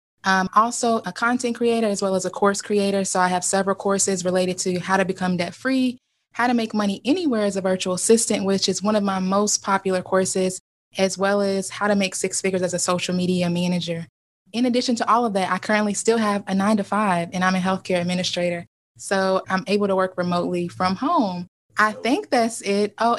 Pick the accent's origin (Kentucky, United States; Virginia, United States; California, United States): Kentucky, United States; now in Ohio, United States; I'm originally from Kentucky. I currently live in Ohio.